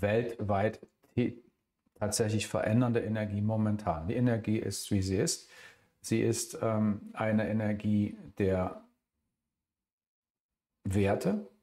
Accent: northern provinces, Netherlands; German is a second language; Ich kann Ihnen als Niederländer sagen und auch als Niederländer und als Einwohner der nördlichen Provinz, dass dem so ist.

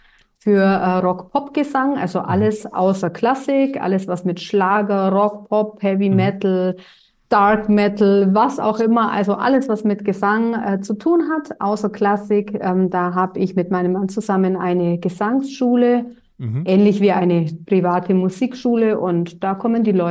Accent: Augsburg, Bavaria, Germany; Ja, ich komme aus Augsburg.

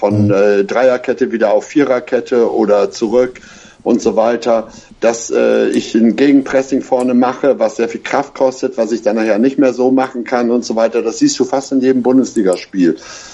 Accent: Hamburg, Germany

